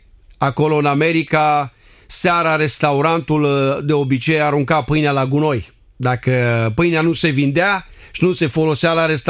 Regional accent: Ploiești, Prahova, Romania; born there; Și provin din România, din m-am născut în orașul Ploiești.

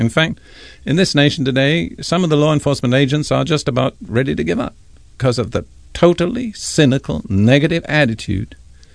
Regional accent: India; born there; also born or lived in United Kingdom; I was born in India. I was educated in Britain. Before I was 20, I'd visited nearly all the nations of Western Europe. Since then, I've visited more nations than I care to count. I speak probably 8 or 10 languages.

